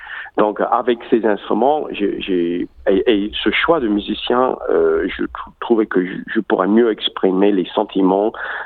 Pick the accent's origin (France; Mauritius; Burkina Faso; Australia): Australia; Melbourne, Victoria; born there; French is a second language; Oui, moi je suis né ici en Australie, à Melbourne.